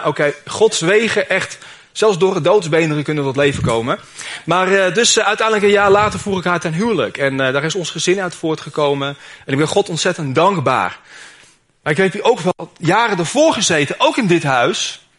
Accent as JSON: {"language": "Dutch", "town": "Zaandam", "region": "North Holland", "country": "Netherlands", "tie": "born or raised there", "said": "Ik ben opgegroeid in Zaandam. En ik liep er heel vaak langs in mijn puberjaren."}